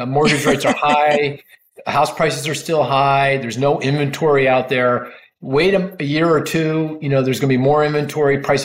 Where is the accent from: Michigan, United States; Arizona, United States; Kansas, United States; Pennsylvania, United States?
Pennsylvania, United States; Philadelphia; Even in Philly, you know, even I'm from Philly too.